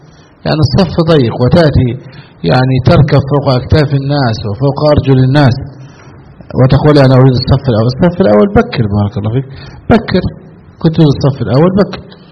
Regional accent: Egypt; يعني بعض الناس عندنا في مصر ينادي

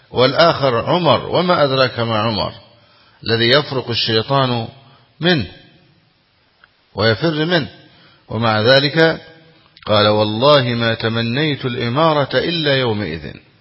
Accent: Egypt; عندنا في مصر يقول شاب الفكر

